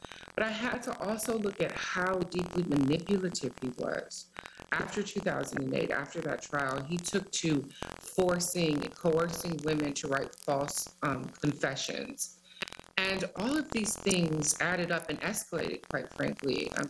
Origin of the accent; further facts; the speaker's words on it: Detroit, Michigan, United States; I have been Black my whole life. I'm from Detroit.